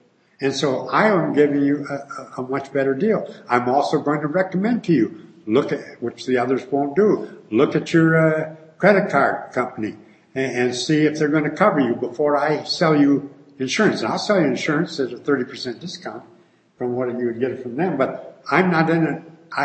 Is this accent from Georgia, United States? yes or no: no; Denver, Colorado, United States; if you're timid in Salt Lake City, where we are now, or I'm from Denver, if you're timid here, there, you're going to be timid in Europe.